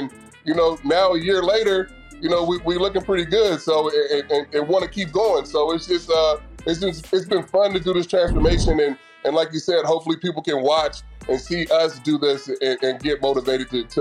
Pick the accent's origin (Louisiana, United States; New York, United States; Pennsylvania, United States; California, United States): California, United States; Vallejo; born or raised there